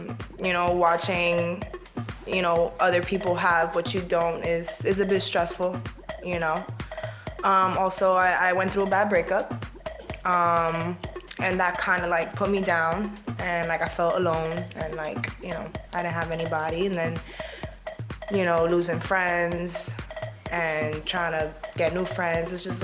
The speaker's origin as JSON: {"language": "English", "town": "New York City", "region": "New York", "country": "United States", "said": "Astoria, Long Island City."}